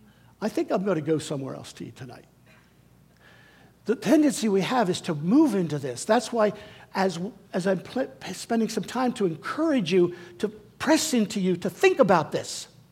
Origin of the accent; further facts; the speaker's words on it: United States; but I am an American, and I live in this country, and I live in this community.